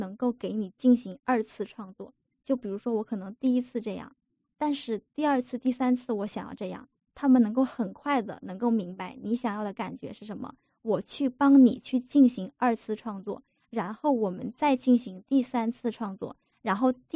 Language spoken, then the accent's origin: Chinese; China; 原来作为中国人，原来我自己国家的文化是这么深奥的，